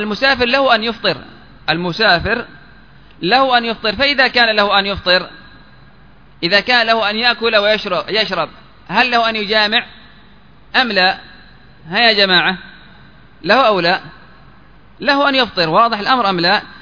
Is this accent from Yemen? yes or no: yes; Yemen; عندنا في اليمن ممكن، واقع صح أو لا؟